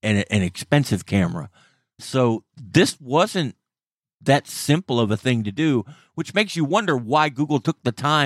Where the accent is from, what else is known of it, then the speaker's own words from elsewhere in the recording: Florida, United States; When I was a kid, I grew up down in Florida